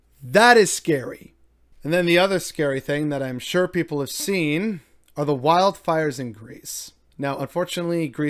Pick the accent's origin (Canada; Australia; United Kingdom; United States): Canada; because I'm a Canadian and I have to have a little bit of CanCon in the Sunday sum up